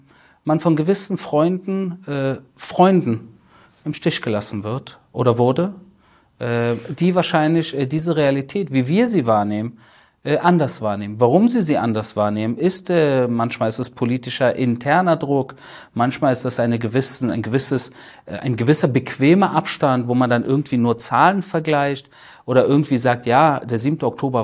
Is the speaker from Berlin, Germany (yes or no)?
yes; Berlin, Germany; ich bin in den 90ern in Berlin aufgewachsen